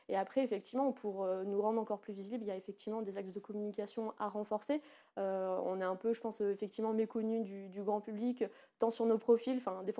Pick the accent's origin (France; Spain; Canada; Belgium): France; Auvergne-Rhône-Alpes; Moi, je suis originaire d'Auvergne, donc forcément, j'ai un rapport à la nature je suis très proche de la nature.